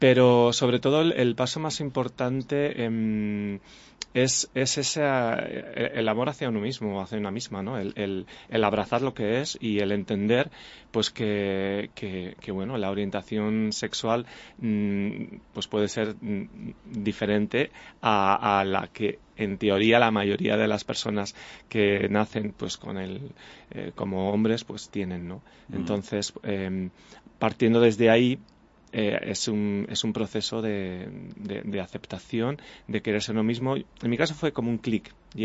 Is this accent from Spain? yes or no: yes; Spain; Hombre, todos venimos de, siendo españoles, venimos, tenemos la cultura judío-cristiana bastante todavía y nos influye bastante, ¿no?